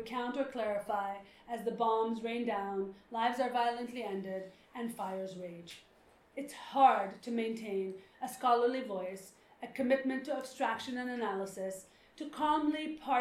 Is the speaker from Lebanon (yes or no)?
yes; Lebanon; I grew up in Lebanon during its very many wars.